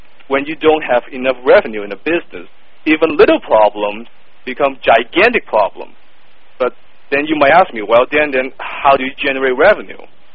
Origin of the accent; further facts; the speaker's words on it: Hong Kong; English is a second language; now in North America; I moved from Hong Kong to North America years ago with no money, no connections, and not a word of the English language on my lips. As you can tell from my thick accent, English is not my first language.